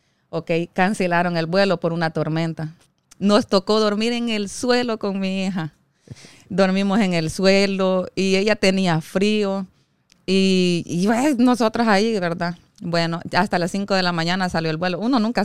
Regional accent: El Salvador; moved away; yo vine huyendo de El Salvador, de muchas cosas que son muy delicadas hablarlas.

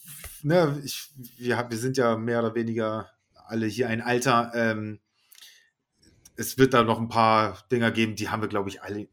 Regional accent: Hamburg, Germany; natürlich als Hamburger.

